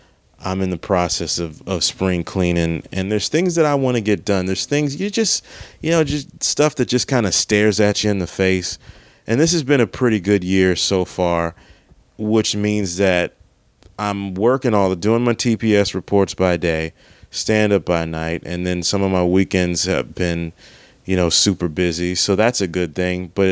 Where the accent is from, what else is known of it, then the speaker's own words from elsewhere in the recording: Maryland, United States; Like, if you were in Maryland, my home state, there would be crabs around.